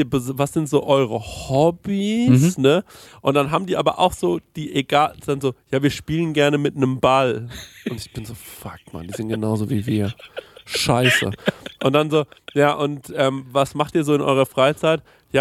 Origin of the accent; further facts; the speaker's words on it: Goldbach, Bavaria, Germany; Aber ich bin im multikulturellen Goldbach bei Aschaffenburg aufgewachsen.